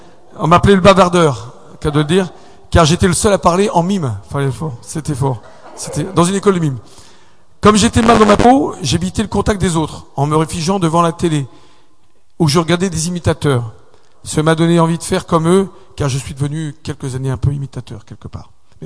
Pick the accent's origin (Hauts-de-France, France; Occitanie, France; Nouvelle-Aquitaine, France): Hauts-de-France, France; Lille; now in Palaiseau, France; Je viens de l'île de France. Ben, j'étais de Lille, bien sûr, mais je viens de l'île de France. Je viens aujourd'hui, non, de Palaiseau, dans le 91, à côté de Massy-Palaiseau